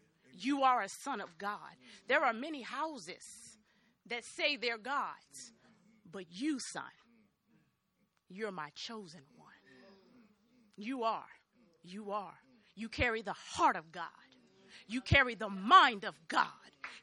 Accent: Virginia, United States; now in North Carolina, United States; I'm from North Carolina. I'm from Virginia, but we just moved to North Carolina.

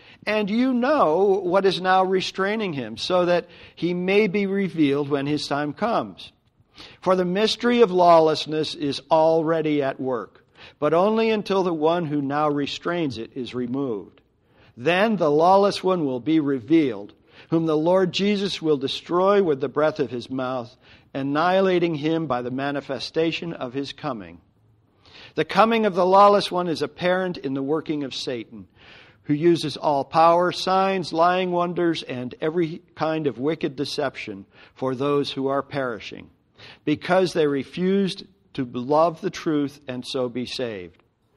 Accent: Connecticut, United States; while we grew up in Connecticut, my wife and I now live in Western Pennsylvania

